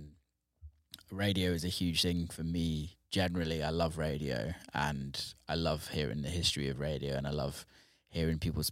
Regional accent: England, United Kingdom; growing up in England, the BBC is like iconic for radio

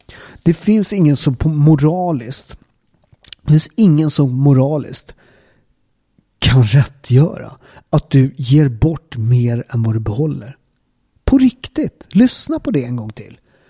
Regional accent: Upplands Väsby, Stockholm County, Sweden; jag är från Upplands Väsby, en förort.

